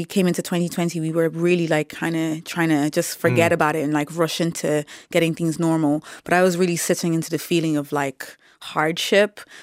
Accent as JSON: {"language": "English", "country": "Nigeria", "first_language": "Yoruba", "second_language": "English", "said": "But the language is Yoruba, which is my mother tongue from Nigeria."}